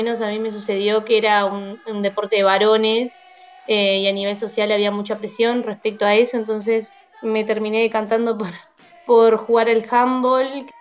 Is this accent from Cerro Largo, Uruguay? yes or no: yes; Melo, Cerro Largo, Uruguay; yo soy de Melo, de Cerro Largo. Desde chica siempre me gustó mucho el fútbol.